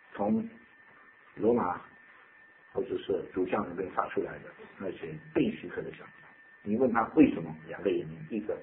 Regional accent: China; 我们中国人叫做亲王

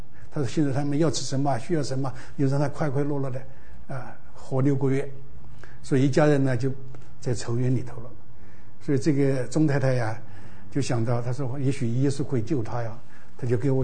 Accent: Guizhou, China; 他的妈妈讲云南话，我是贵州人，所以我跟他讲得通。

